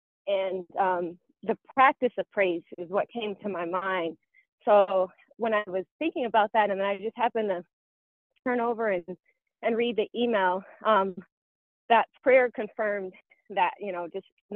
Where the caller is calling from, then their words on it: Frederick, Maryland, United States; I'm calling from Frederick, Maryland.